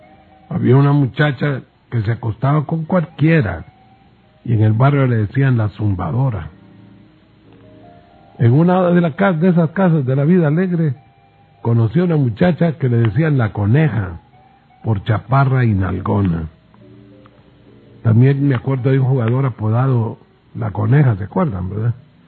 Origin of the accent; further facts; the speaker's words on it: Honduras; Simpáticos somos los hondureños, somos cachimbones para poner nombres.